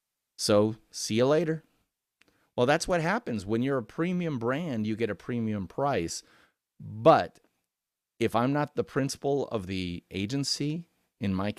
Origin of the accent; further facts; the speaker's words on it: Midwest, United States; okay, I'm from the Midwest, right? We have that kind of, oh, yeah, you're not all that, mister. You're not better than anybody else.